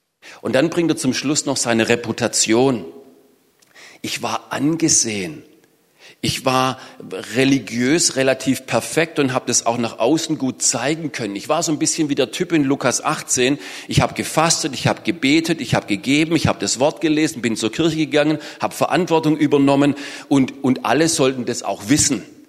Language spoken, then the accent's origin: German; Baden-Württemberg, Germany; bin dreimal die Woche so joggen gegangen bei uns im Schwarzwald, im Wald